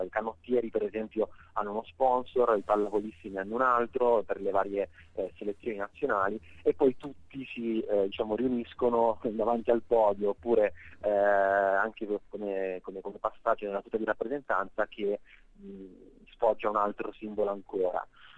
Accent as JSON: {"language": "Italian", "town": "Milan", "region": "Lombardy", "country": "Italy", "said": "Diciamo che da milanese, da italiano"}